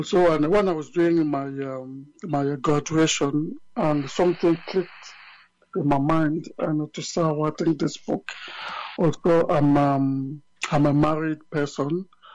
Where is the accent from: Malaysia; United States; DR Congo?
DR Congo; English is a second language; now in London, United Kingdom; my background is that I'm from Africa, and the DRC, Congo. And I was born there, and I came to live in London. I came as an asylum seeker.